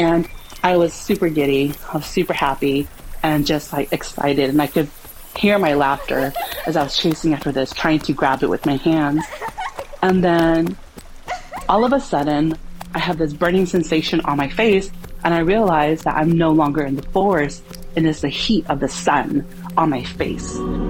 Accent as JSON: {"language": "English", "region": "California", "country": "United States", "tie": "born or raised there", "said": "And as a kid growing up in California and in the city and in apartments, a forest is basically another world."}